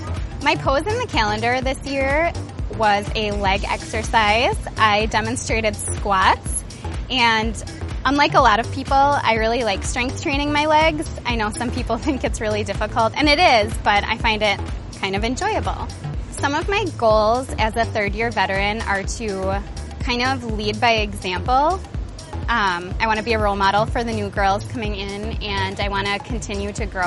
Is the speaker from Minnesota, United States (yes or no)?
yes; White Bear Lake, Minnesota, United States; I'm from White Bear Lake, and this is my third season on the team.